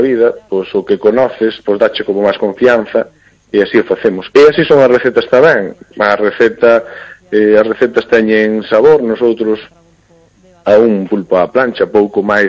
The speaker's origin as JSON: {"language": "Galician", "town": "Mondoñedo", "region": "Galicia", "country": "Spain", "said": "Eu son de Mondiedo, dun barrio que se chama San Lázaro"}